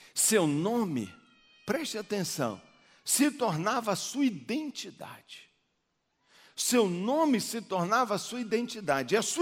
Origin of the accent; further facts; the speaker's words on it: Brazil; nós somos brasileiros